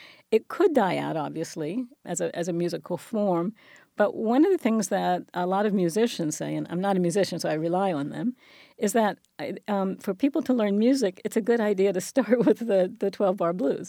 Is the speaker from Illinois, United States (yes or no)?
no; Florida, United States; I grew up in the South, in Florida, which is, you know, but it was the southern part